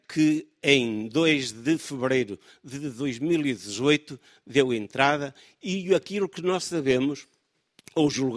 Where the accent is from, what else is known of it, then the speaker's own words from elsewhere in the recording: Norte, Portugal; Eu sou do Norte e vimos estes dias no Norte que é o mais miserável do país.